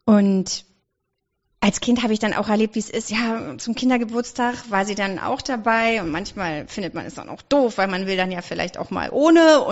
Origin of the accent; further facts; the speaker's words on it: Berlin, Germany; wir haben eine Dreizimmerwohnung groß geworden in Berlin, Charlottenburg, damals noch, ne, wie das so war, in West-Berlin.